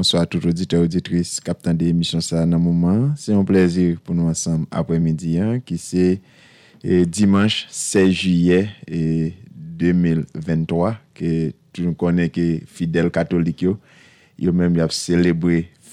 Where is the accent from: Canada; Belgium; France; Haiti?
Haiti; en tant que petit haïtien, en tant que monde qui grandit en Haïti